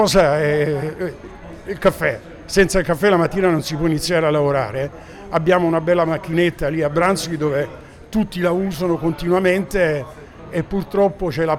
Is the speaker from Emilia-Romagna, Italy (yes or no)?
no; Rome, Lazio, Italy; now in Australia; quel periodo di Roma, specialmente io che sono cresciuto a Via dei Coronari, Piazza Navona, il Panteo